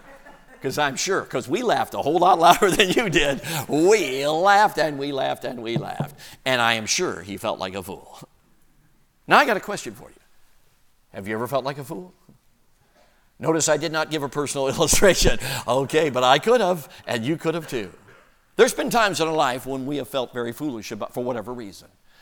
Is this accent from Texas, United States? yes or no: no; Chicago, Illinois, United States; So I grew up in Chicago, so I'm nervous about it.